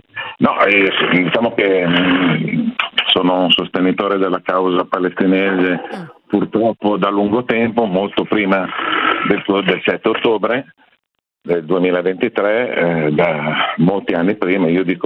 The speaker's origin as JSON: {"language": "Italian", "region": "Lombardy", "country": "Italy", "said": "Io vengo dalla provincia di Como"}